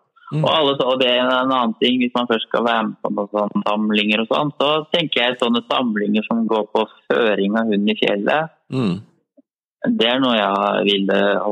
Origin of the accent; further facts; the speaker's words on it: Sarpsborg, Østfold, Norway; Jeg kom jo fra Sarpsborg da, I Østfold.